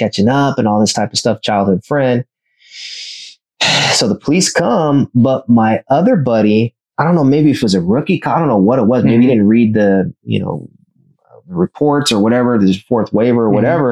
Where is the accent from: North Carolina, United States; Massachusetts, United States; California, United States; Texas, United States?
California, United States; Oceanside; It's like, you know, if people ask you where you're from, there's always that kind of like, "I'm from Oceanside."